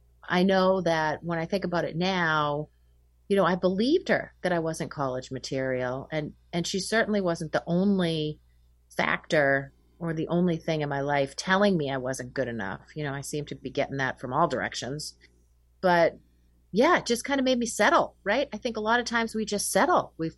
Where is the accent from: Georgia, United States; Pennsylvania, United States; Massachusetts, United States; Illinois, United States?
Massachusetts, United States; Winchester; Well, I grew up just north of Boston. I grew up in Winchester, Massachusetts, and I am the older daughter of two.